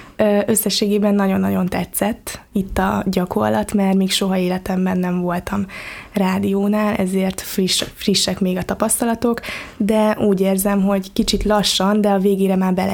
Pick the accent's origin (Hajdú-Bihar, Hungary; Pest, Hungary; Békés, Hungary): Hajdú-Bihar, Hungary; Debrecen; a szülők Kismarjában éltek, édesanyám és édesapám is, és de én már debreceni gyerek vagyok, szóval én már 22 éve, mióta élek itt élünk Debrecenben.